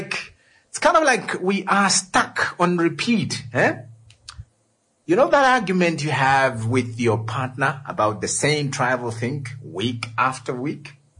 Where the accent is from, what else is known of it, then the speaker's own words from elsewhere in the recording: Jamaica; I am a Jamaican, boo boo baton. So I am a Jamaican.